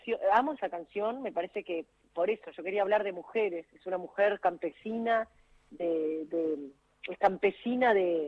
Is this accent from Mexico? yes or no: no; Paysandú, Uruguay; born there; Soy re rioplatense, re, mirá todo con R, pero en realidad yo nací en Paysandú.